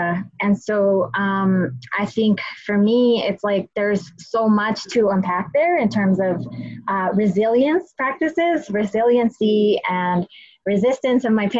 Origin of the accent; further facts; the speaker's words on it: Santa Ana, California, United States; the way that all of this emerged growing up in Santa Ana, right, where my parents kind of brought all of that, all of those gifts and all of those experiences